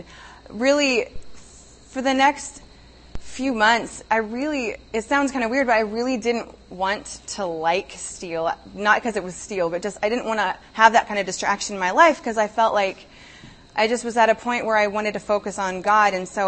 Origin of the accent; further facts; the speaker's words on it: Salt Lake City, Utah, United States; The Rock, we're from Salt Lake, The Rock in Salt Lake was really small